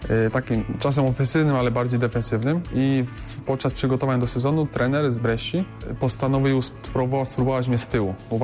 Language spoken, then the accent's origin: Polish; Poznań, Greater Poland Voivodeship, Poland; ja byłem wychowany, urodziłem się w Poznaniu